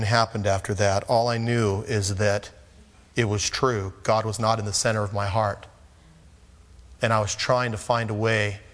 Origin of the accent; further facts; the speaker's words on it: Porterville, California, United States; I remember the summer days growing up in Porterville.